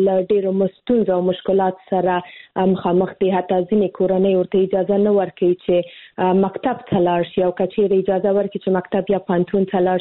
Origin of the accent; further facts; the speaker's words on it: Kabul, Afghanistan; زه خو د کابل کې زیږیدلی یم، د کابل ولایت څخه یم، او خپل زده کړې مې هم د کابل پوهنتون ژورنالیزم پوهنځي کې پای ته رسولې دي.